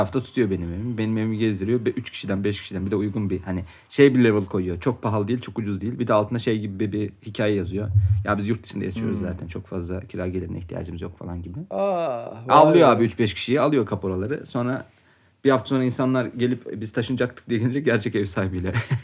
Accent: Konya, Turkey; Konyalıyım ama etli ekmek bizim falan diyor Kastamonu.

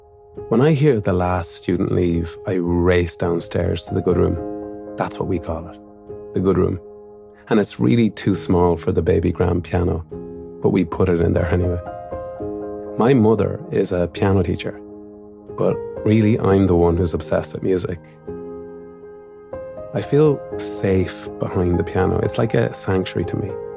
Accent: Mullingar, Westmeath, Ireland; in my hometown of Mullingar, in all of Ireland.

